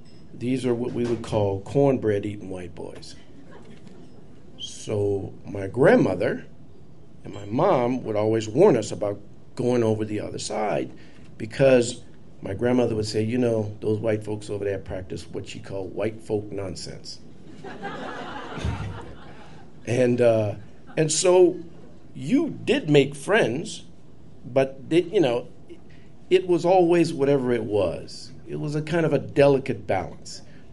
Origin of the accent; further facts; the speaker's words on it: Kenner, Louisiana, United States; originally I grew up in Louisiana. I grew up in a small town outside of New Orleans called Kenner, which is a part of Jefferson Parish.